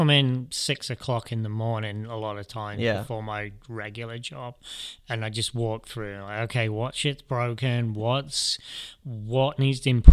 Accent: England, United Kingdom; it's like I'm 10 miles from Coventry and Leicester and like 25 from Nottingham and Birmingham, that sort of thing.

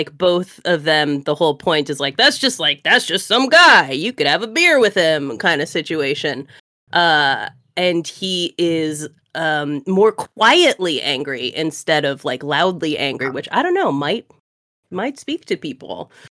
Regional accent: New England, United States; Listen, I'm from New England originally

